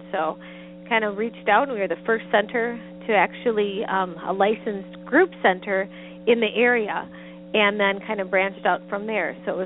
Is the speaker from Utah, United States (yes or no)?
no; Sun Prairie, Wisconsin, United States; Sure. I grew up in a small town called Sun Prairie, Wisconsin. And when I was growing up, it was about 12,000 people.